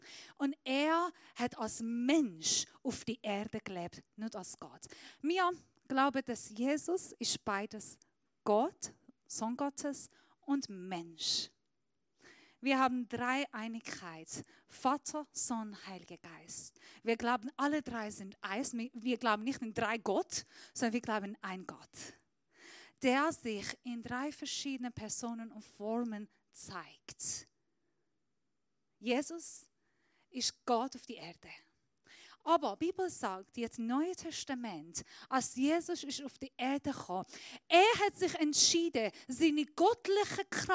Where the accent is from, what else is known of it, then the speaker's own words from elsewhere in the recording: Iran; German is a second language; ich bin Iranerin. Nein, das kann nicht sein, du siehst anders aus. Ja, weil ich Christ bin.